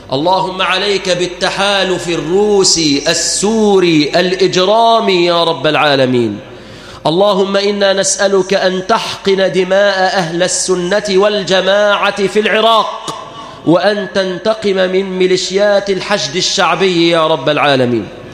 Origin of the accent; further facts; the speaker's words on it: Egypt; اللهم أنقذ بلادنا مصر من الفقر، وأنقذ بلادنا مصر من الظالمين